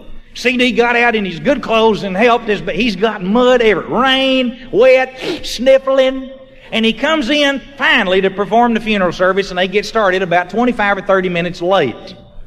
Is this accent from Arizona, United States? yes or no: no; Jacksonville, Texas, United States; He came from Lubbock to Jacksonville, Texas, to go to a junior college to finish high school. It's a little Baptist school there that would let you do that. He finished high school in my hometown